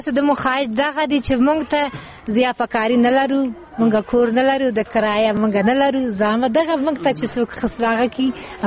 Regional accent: Laghman, Afghanistan; now in Kabul, Afghanistan; زه خپل د لغمان د اوسیدونکو

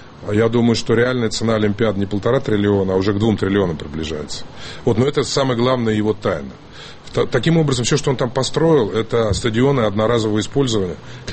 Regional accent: Sochi, Krasnodar Krai, Russia; Потому что я, как уроженец города Сочи, хочу вам сказать

